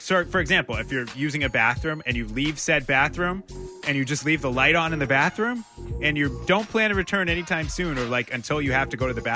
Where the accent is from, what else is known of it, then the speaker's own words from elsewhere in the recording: Lynn, Massachusetts, United States; You know, I'm from Lynn, proud to be from Lynn.